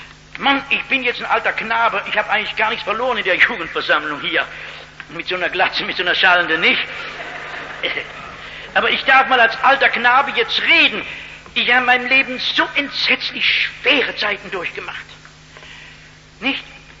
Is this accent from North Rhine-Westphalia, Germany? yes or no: yes; North Rhine-Westphalia, Germany; verzeihen Sie, dass ich so rede, ich komme aus dem Ruhrgebiet, da redet man nicht so vornehm wie in Kassel.